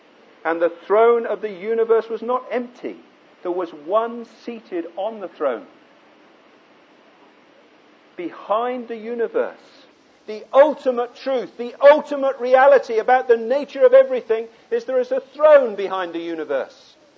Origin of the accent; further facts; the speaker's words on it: England, United Kingdom; I'm an Englishman. You know, the stiff upper lip and all of that.